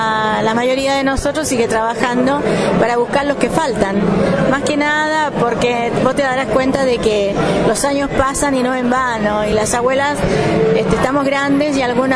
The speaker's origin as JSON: {"language": "Spanish", "town": "Santiago", "region": "Santiago Metropolitan Region", "country": "Chile", "tie": "born or raised there", "moved": "yes", "lives_now": "Argentina", "said": "Nací en Chile, como cosí. Sí. Me crié en Santiago, sí. Y hace 38 años que vivo acá."}